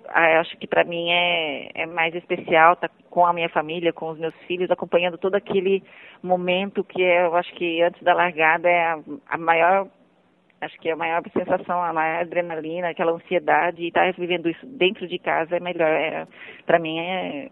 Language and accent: Portuguese; São Paulo, Brazil; born there; now in Goiânia, Brazil; eu sou paulistana, nasci em São Paulo, mas estou morando em Goiânia há 14 anos